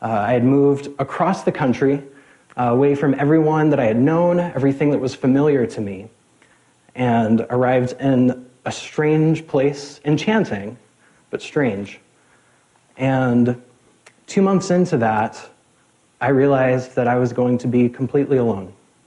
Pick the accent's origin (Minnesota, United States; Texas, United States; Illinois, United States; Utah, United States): Texas, United States; Abilene; now in Seattle, United States; I was moving here from Abilene, Texas. None of those things are in Abilene, Texas.